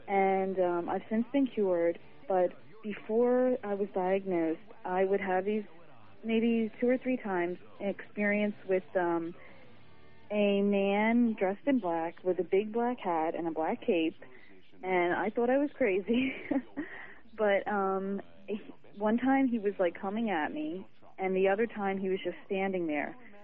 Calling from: Philadelphia, Pennsylvania, United States; I'm calling from Philadelphia.

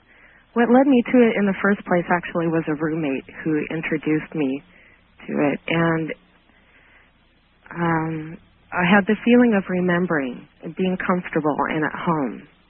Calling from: Washington, United States; Good evening. I'm calling from Washington State.

